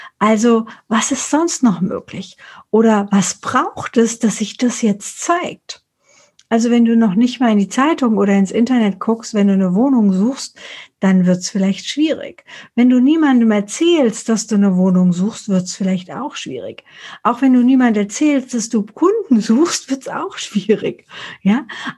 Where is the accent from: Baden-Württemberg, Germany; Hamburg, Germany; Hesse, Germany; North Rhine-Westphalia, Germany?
Hesse, Germany; Frankfurt; Ja, also ich komme aus Frankfurt oder aus Hessen